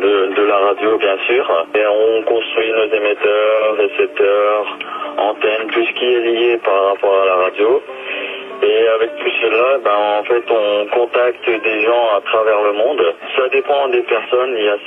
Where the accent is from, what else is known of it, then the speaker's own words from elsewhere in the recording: Roubaix, Hauts-de-France, France; Je suis de Roubaix en France, oui, dans le nord de la France, à quelques kilomètres de la frontière voisine.